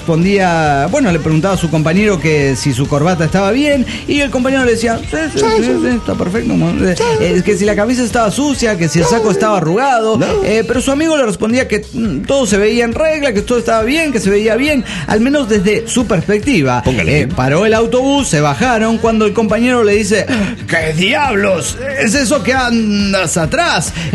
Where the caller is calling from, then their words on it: Ciudad del Carmen, Campeche, Mexico; de Ciudad del Carmen, Campeche, México.